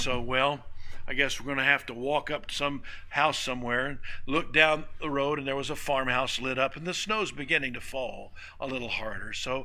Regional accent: Jenks, Oklahoma, United States; Susan grew up in my hometown of Jinx.

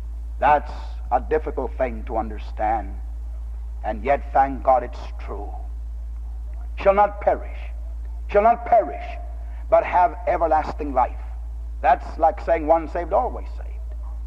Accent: San Antonio, Texas, United States; I remember when I was growing up in my hometown in San Antonio, my mother spanked in our home.

